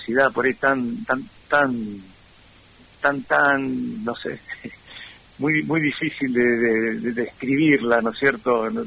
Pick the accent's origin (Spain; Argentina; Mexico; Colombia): Argentina; Rawson; yo soy parte de Rawson y me encuentro muy lejos de lo que es la familia de origen